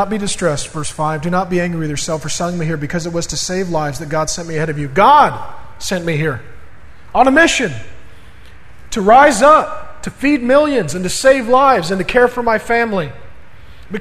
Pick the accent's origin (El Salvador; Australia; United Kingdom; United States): United States; Grand Forks, North Dakota; now in Seattle, United States; Right, I came from Grand Forks, North Dakota. There's nothing there but red potatoes, rednecks, country music, and misery.